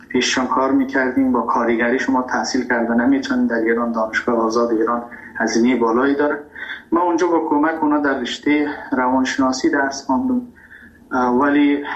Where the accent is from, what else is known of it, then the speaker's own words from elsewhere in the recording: Afghanistan; moved away; also born or lived in Iran; ما مهاجر شدیم در ایران. من ایران که رفتم، تحصیل من، کس که میخواد در ایران رشد کنه تحصیل کنه به عنوان یک افغان